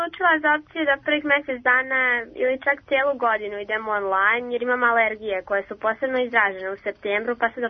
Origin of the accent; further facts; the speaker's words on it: Loznica, Mačva District, Serbia; Ja sam iz Loznice, upisala sam matematičku gimnaziju u Beogradu.